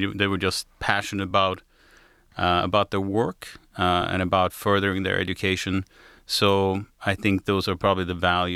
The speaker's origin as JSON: {"language": "English", "country": "Sweden", "tie": "born or raised there", "said": "In Sweden, at that time and still to this day, you have to pick an instrument."}